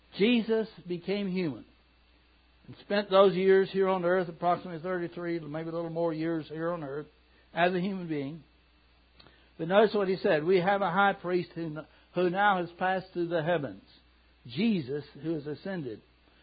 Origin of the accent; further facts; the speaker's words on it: Kentucky, United States; Some of you don't know I'm from Kentucky, so that's common.